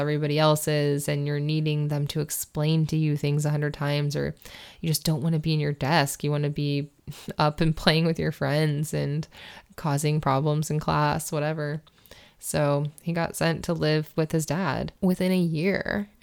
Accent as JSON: {"language": "English", "region": "Florida", "country": "United States", "said": "I mean, I'm from Florida. I wore puka shells for a hot minute, but I am not Hawaiian."}